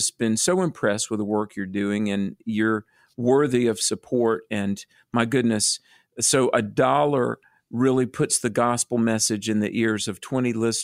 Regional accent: North Carolina, United States; And then in my home state of North Carolina, in Western North Carolina

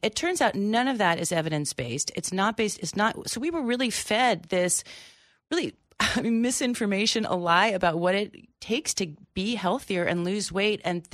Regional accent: Berkeley, California, United States; and I grew up in Berkeley, California, so no one knows this better than me.

